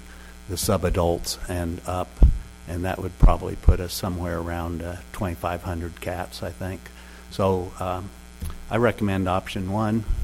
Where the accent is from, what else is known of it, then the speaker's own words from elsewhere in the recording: Sammamish, Washington, United States; from Sammamish, Washington